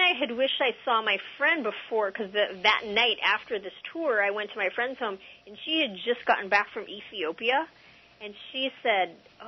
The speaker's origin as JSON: {"language": "English", "region": "Hawaii", "country": "United States", "said": "that story is so similar to Hawaii, where our, as the Hawaiian people, lands have been taken, privatized, taken over, and sugar or pineapple has been grown on it"}